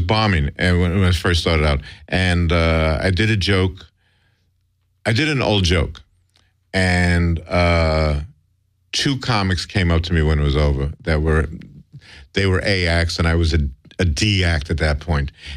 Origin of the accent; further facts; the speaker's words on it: New York City, New York, United States; I don't know anything about cars. I grew up in New York City.